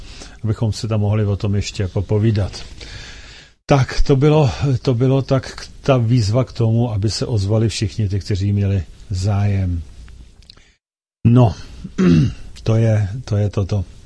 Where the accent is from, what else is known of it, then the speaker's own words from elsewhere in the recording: Příšov, Plzeň Region, Czechia; born there; v obci Příšov, která je opravdu maličká celkem. Nicméně je to tam pěkné a prostě chtěl jsem, je to mé rodiště mimochodem